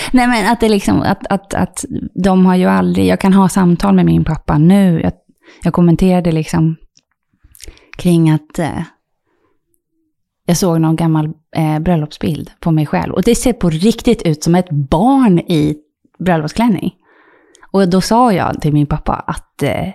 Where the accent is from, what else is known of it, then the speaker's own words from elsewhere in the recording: Canary Islands, Spain; now in Sweden; Mamma från Finland och pappa är från, han födde Venezuela. Med, och jag är uppvuxen i Spanien också på Kanarieöarna.